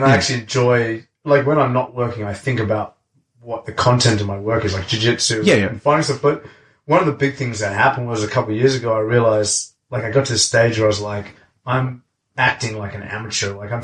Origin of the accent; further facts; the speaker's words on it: South Africa; now in Sydney, Australia; I'm from Sydney, and I'm from South Africa originally